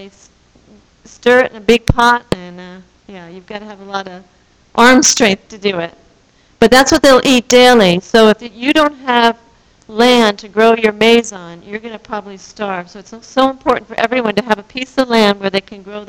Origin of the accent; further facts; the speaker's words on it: Long Island, New York, United States; I grew up in Long Island, New York, and my siblings still kind of look at me sideways that I can go out in the rural area